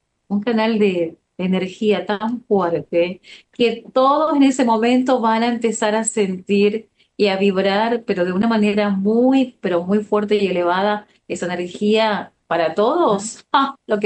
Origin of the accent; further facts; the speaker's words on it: Paraguay; yo soy paraguaya.